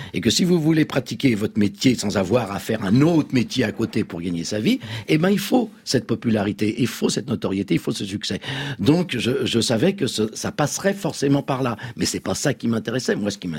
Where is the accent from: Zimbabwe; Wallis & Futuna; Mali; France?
France; Drancy, Île-de-France; born there; Bon, moi, je suis né à Drancy et je me souviens de promenades avec mon père.